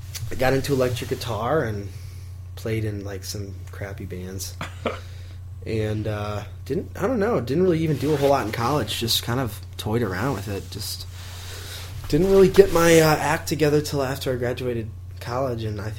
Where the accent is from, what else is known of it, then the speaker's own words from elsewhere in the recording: St. Louis, Missouri, United States; I was born and raised here in St. Louis. Born in the late summer of '88 here in this great town. Grew up in South City, not too far from where we are currently hanging out.